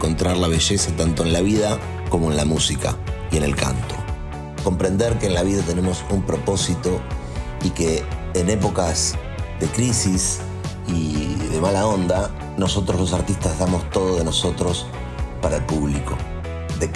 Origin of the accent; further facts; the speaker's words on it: Argentina; Hola a todos … desde Argentina y pasé a Playlist Infinito a compartirles música para hacerlos sentir bien.